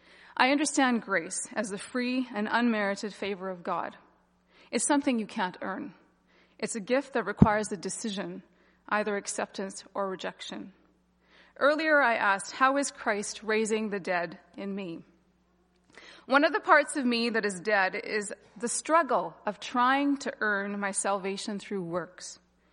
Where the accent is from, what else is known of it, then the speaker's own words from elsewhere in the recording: Big River, Saskatchewan, Canada; also born or lived in Toronto, Canada; My family moved to Big River Indian Reservation near Big River, Saskatchewan, which is north of Prince Albert, near Meadow Lake, where my dad received his first Canadian teaching job.